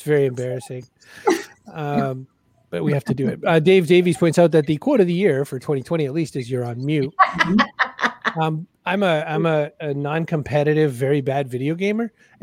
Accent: Maine, United States; I was born and raised in Maine. We didn't go to New York.

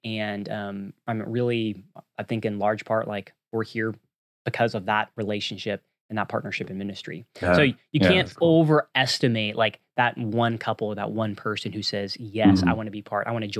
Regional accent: Texas, United States; I had never actually been to San Antonio. I grew up in North Texas

